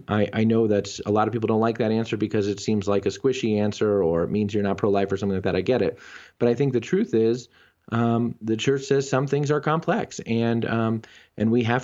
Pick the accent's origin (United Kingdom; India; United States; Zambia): United States; Denver, Colorado; and I'm from Denver too, so good to talk to a neighbor, I suppose.